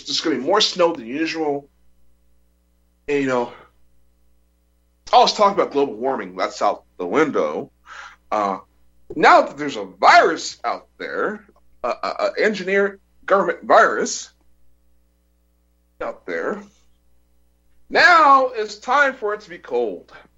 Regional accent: Texas, United States; also born or lived in California; Now, I'm from Texas, lived in California for a long period of time, so snow is not something I'm accustomed to.

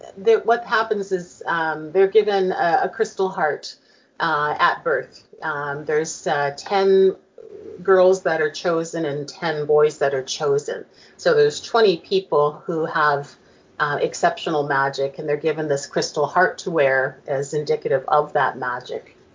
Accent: Canada; being Canadian, it was kind of a jumping off point for the world building.

